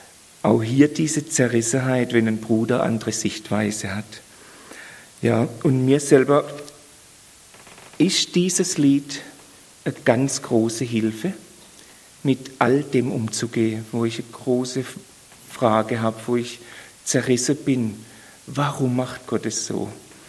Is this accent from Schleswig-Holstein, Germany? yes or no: no; Baden-Württemberg, Germany; accent: Badisch; ich kann kein Hochdeutsch, ich komme auch nicht aus dem Ausland, ich komme aus Langenstolbach und sprich Badisch. Aber ich sprich langsam, da kann man mich verstehen.